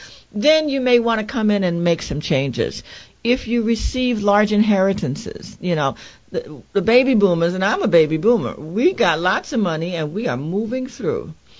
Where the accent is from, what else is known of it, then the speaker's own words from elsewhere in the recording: Louisiana, United States; the mayor of Shreveport is a black woman, and I'm from Louisiana